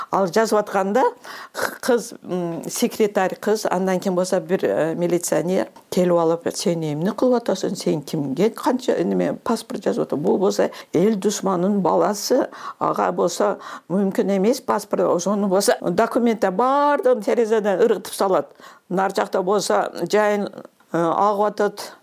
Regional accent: Kyzyl-Kiya, Batken Region, Kyrgyzstan; born there; also born or lived in Tashkent / Osh; Кызылкыяда 53 жылы мен төрөлдүм, андан кийин 56 жылы көчүп кетишет.

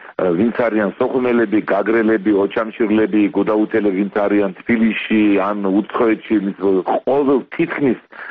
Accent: Sukhumi, Abkhazia, Georgia; ეს არის ჩემი შინაგანი განწყობა, რომ სოხუმი ჩემი მშობლიური ქალაქი არის საქართველოს შემადგენელი ნაწილი.

